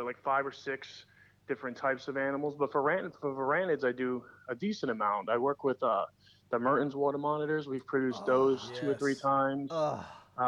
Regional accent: New York City, New York, United States; I grew up in New York City. And we didn't really go camping or anything like that.

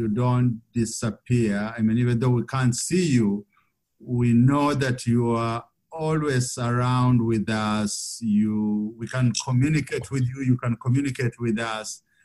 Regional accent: Kenya; now in Richmond, United States; I come from Kenya and I'm here now in Richmond, Indiana at Allen School of Religion. It's a Quaker school.

